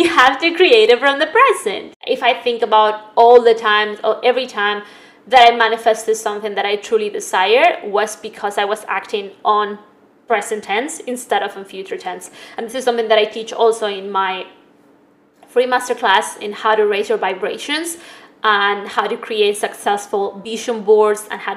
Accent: Spain; because I grew up in Spain

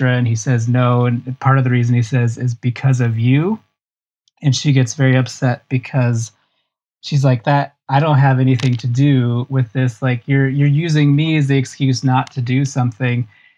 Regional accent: Boise, Idaho, United States; so I grew up in Boise, Idaho, which we have a independent film theater.

